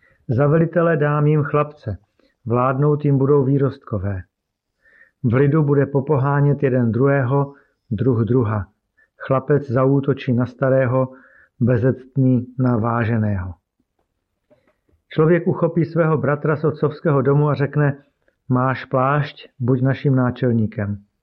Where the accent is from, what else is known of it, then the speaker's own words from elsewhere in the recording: Slovakia; S bratrem, který je také farářem, jsme vyrůstali v reformované rodině na Slovensku.